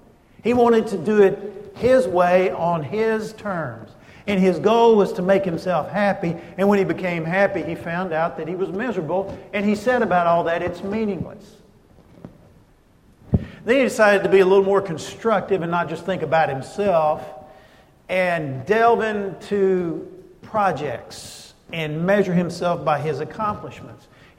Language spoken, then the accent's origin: English; Jacksonville, Texas, United States; My hometown of Jacksonville, Texas, where I grew up, where my parents still live